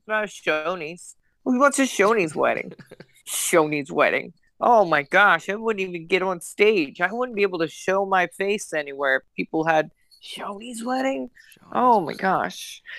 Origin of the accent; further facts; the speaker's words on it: Baltimore, Maryland, United States; Oh, no, we're from Baltimore.